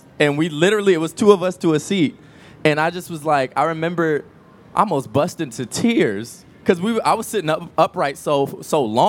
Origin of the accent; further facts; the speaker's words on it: Detroit, Michigan, United States; I'm from Detroit, and I grew up there my whole life.